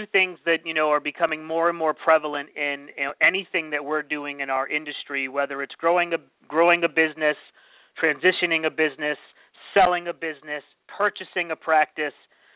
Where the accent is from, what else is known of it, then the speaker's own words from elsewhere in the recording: Massachusetts, United States; I grew up in New England in a small town on Cape Cod